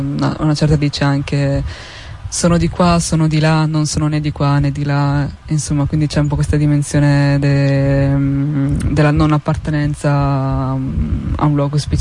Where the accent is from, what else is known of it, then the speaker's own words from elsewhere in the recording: Morocco; Io sono marocchina, quando vado in Marocco sono l'italiana